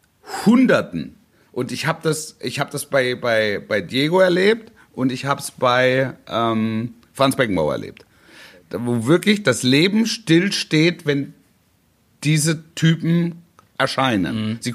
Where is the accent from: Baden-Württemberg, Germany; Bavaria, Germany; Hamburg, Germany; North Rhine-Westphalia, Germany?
Baden-Württemberg, Germany; ich bin ja in der Nähe von Stuttgart aufgewachsen.